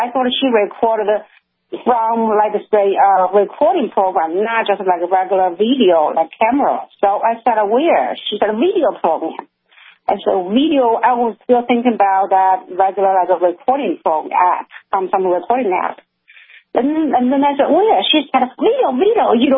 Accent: China; now in United States; I'm from China.

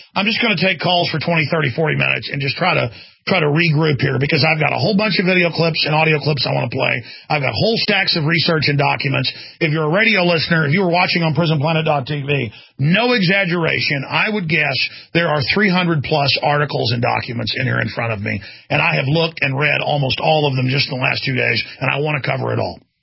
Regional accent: Dallas, Texas, United States; I grew up in Dallas.

